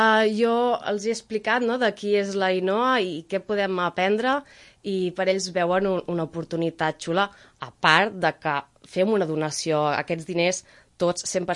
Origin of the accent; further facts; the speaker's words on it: Ventalló, Catalonia, Spain; jo soc de Ventalló i formo part de l'associació cultural